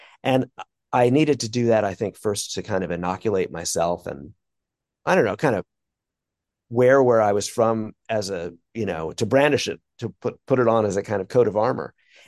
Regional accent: Brooklyn, New York, United States; I'm not disguising my origin story. I did grow up in the 70s

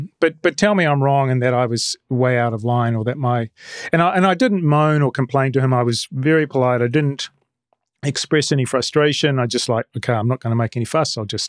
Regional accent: Bonn, North Rhine-Westphalia, Germany; Oh, because they could see that I was from Bonn and I actually captured them going around.

